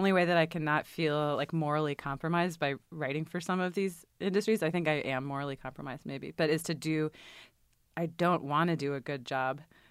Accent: Richmond, Virginia, United States; I grew up in Richmond, Virginia.

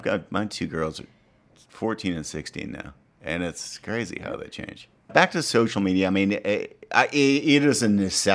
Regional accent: Ottawa, Ontario, Canada; also born or lived in American South; I grew up in Ottawa, Canada, but then spent a lot of time in the American South.

